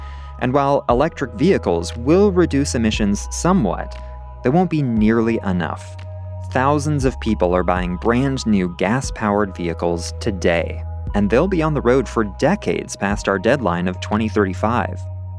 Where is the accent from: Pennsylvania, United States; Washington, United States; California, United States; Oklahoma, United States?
California, United States; Santa Rosa; I grew up in Santa Rosa, a small city north of San Francisco.